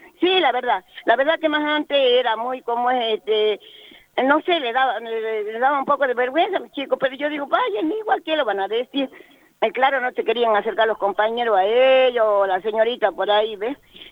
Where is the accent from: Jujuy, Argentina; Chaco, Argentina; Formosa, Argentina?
Jujuy, Argentina; Cieneguillas; yo represento a La Puna, Salto Jujeña, soy de allá de Cieneguillas, departamento Santa Catalina, más conocida como la Laguna de Pozuelo.